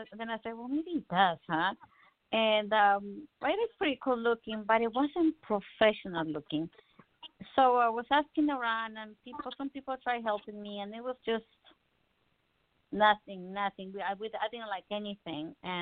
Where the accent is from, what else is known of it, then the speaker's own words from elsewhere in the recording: Mexico City, Mexico; I can teach you Spanish. I'm from Mexico City. I used to be a teacher, right?